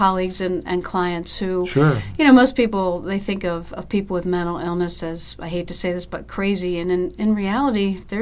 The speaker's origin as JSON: {"language": "English", "region": "Pennsylvania", "country": "United States", "lives_now": "Florida, United States", "said": "No, I'm actually from Pennsylvania."}